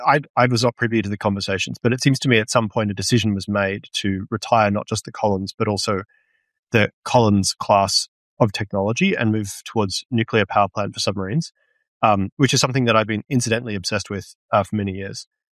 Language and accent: English; New South Wales, Australia; I'm in my late 30s and I grew up in New South Wales